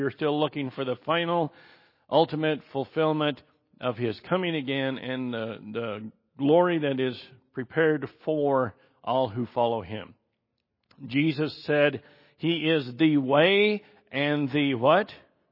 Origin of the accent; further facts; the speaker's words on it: Pacific Northwest, United States; I'm from Northwest, so I've been on the Oregon Trail and seen the remaining tracks of the old wagon trains, stagecoaches, and everything that went through that region.